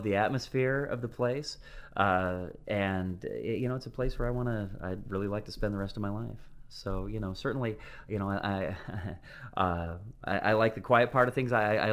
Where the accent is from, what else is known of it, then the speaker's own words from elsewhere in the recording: United States; moved away; growing up in the States and coming here, you know, it's a change.